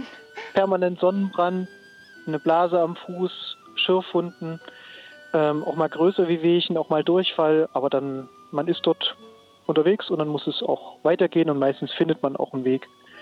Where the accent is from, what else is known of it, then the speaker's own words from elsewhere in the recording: Jena, Thuringia, Germany; Ich komme aus Jena, das haben Sie ja schon richtig gesagt.